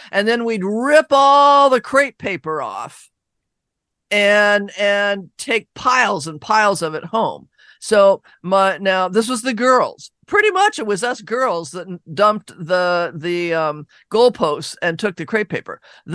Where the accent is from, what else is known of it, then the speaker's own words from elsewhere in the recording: Seattle, Washington, United States; we grew up as Huskies and we grew up in the backyard. I grew up in Laurelhurst.